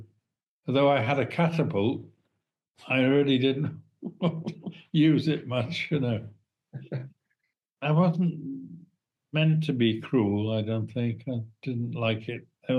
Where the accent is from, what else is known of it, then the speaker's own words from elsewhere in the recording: Wales, United Kingdom; Because I was brought up in Wales.